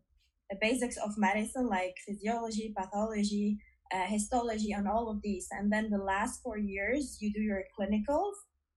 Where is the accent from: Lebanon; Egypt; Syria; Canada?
Lebanon; moved away as an adult; also born or lived in Dubai; now in United States; So basically, I grew up in Lebanon.